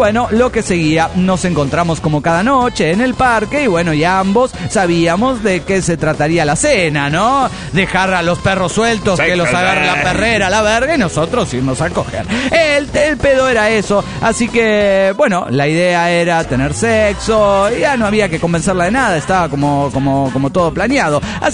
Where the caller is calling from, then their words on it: Bogotá, Colombia; de Bogotá, Colombia.